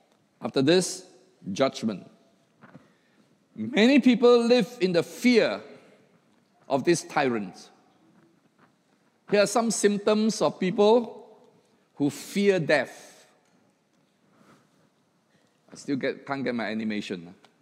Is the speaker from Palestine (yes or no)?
no; Singapore; We are Singaporean, right? We want to kiasu, right?